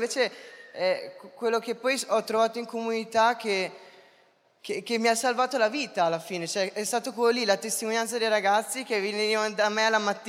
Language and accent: Italian; Cesenatico, Emilia-Romagna, Italy; io poi sono di Cesenatico, quindi sono al mare